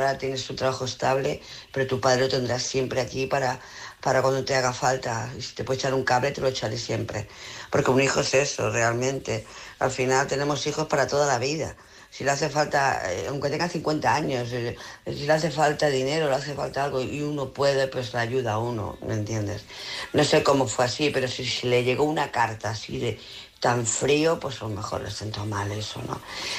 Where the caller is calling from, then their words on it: Barcelona, Catalonia, Spain; de Barcelona.